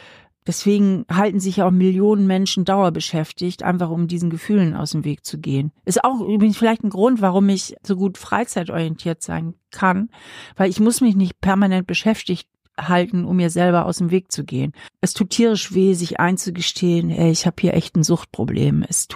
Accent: Hamburg, Germany; now in Trier, Germany; Ich mag auch Hamburg super gerne, aber ich bin hier zum Studium gelandet und bin hier irgendwie auch nicht mehr weggekommen.

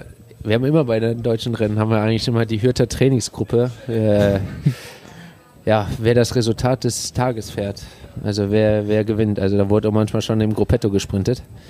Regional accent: Germany; Als Deutscher will man da schon vorne fahren.

